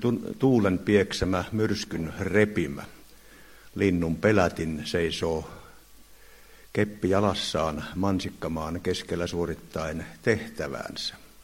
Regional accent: Oulu, North Ostrobothnia, Finland; olen Oulusta kotoisin, eli pohjalaiseksi itseni kyllä tituleeraan

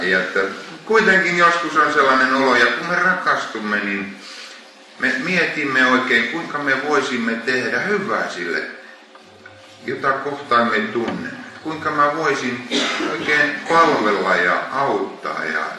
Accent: Savo, Finland; born there; Mä olen tuolta Savonmaalta syntyisin. Ja sitten vaimoni kautta tutustuin pohjalaisiin.

